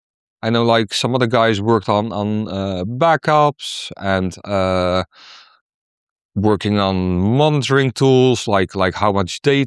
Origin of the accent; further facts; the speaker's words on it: Netherlands; I'm from the Netherlands.